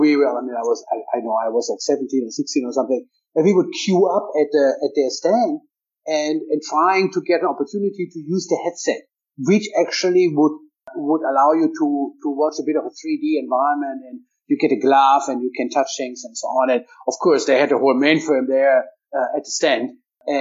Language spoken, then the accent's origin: English; Hannover, Lower Saxony, Germany; my hometown is Hannover, which happens to be the city where, and it doesn't even exist anymore, it's the biggest IT show in the world.